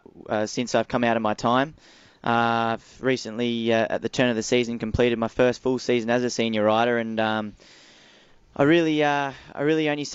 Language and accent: English; Sydney, New South Wales, Australia; Not at all, actually. I come from the northern beaches of Sydney.